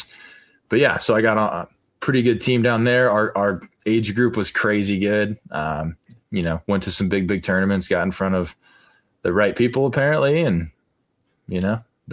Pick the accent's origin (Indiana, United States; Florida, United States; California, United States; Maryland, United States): Indiana, United States; Hoagland; T-ball, born and raised in Hoagland. If people don't know where that's at, look it up.